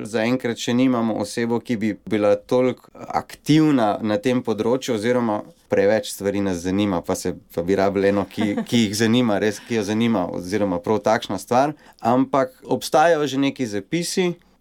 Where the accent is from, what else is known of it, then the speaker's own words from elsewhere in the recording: Trbovlje, Central Sava, Slovenia; Ne prihajam prav iz Rečice, ampak iz Trbovelj.